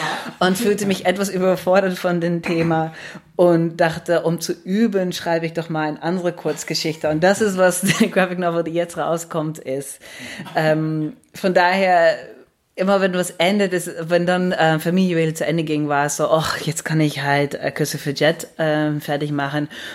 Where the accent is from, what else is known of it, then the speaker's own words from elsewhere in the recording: Netherlands; German is a second language; aufgewachsen in verschiedenen Ländern und dieses Idee, wo komme ich her und was ist meine, bin ich Niederländer oder nicht und dass ich gerade so ins Ausland ziehen muss, um endlich wieder Niederländer zu sein